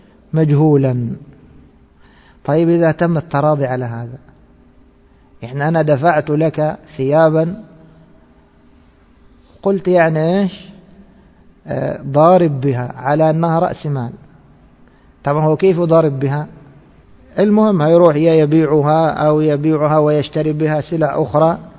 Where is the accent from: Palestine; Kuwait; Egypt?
Egypt; نحن أدركنا العملة في بلادنا مصر لما كانت من النحاس